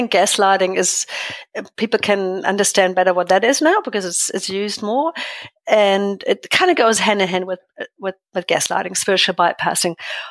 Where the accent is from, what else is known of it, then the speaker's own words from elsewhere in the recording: Germany; English is a second language; moved away as an adult; all these years as an immigrant, always, you know, feeling maybe I'm a bit different. I'm more direct. I come from Germany.